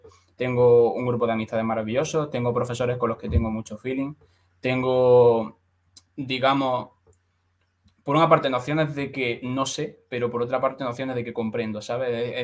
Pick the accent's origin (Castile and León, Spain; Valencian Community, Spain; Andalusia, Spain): Andalusia, Spain; Úbeda; now in Madrid, Spain; yo soy de Úbeda. O sea, hay una gran diferencia entre Úbeda y Madrid.